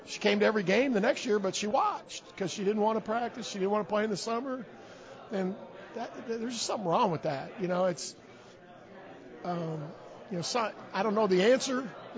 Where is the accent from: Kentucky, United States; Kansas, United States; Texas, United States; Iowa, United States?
Iowa, United States; Now, I grew up in Iowa, you know